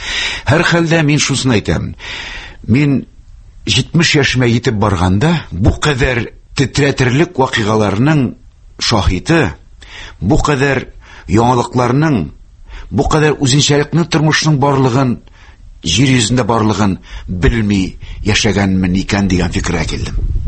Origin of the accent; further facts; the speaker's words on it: Karkaly, Bashkortostan, Russia; Мияк районыннан бу минем район бит инде кайсы авылдан ул әйтә Ишле мин бит инде Кәркәле авылыннан Кәркәле белән Бәләк Кәркәле белән Ишле арасы бары тик 7 чакрым гына